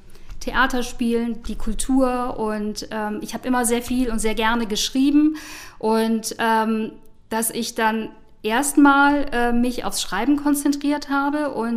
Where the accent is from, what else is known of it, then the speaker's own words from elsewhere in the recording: Mönchengladbach, North Rhine-Westphalia, Germany; Genau, ich bin in Mönchengladbach aufgewachsen.